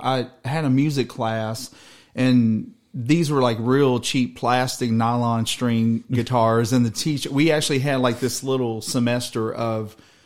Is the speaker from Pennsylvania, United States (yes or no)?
no; Paris, Kentucky, United States; also born or lived in Georgetown; I am originally from Kentucky, yes, sir. Paris, Kentucky.